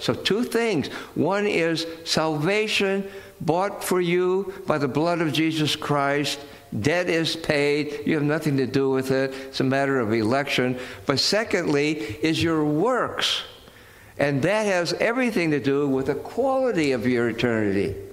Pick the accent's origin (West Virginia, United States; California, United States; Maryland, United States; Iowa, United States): Iowa, United States; Mount Joy; also born or lived in New York; I was born in New York and raised in Iowa. I was raised in Mount Joy, Iowa. Nobody I ever met ever heard of Mount Joy, Iowa.